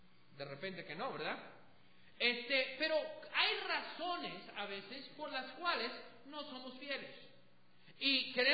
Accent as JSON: {"language": "Spanish", "country": "United States", "second_language": "Spanish", "said": "como buen gringo con doble R, haragán, porque somos muy haraganes."}